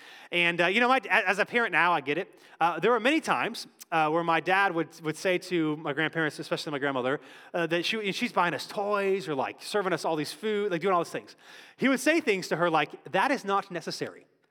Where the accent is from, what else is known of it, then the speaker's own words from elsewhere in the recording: Cary, North Carolina, United States; when me and my brothers were younger, we grew up in Cary, and my grandparents live in Statesville, so about 2 hours away.